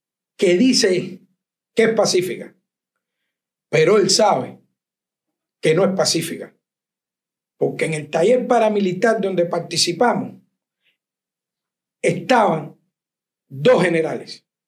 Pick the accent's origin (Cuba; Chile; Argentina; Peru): Cuba; soy un cubano, un revolucionario, un martiano y lo más grande, un fidelista.